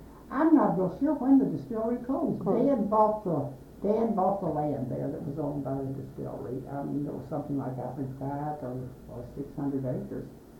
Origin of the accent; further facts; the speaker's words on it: Kentucky, United States; born there; Well, I was born in Nelson County early times, which was just a little settlement with a store and a distillery and a post office.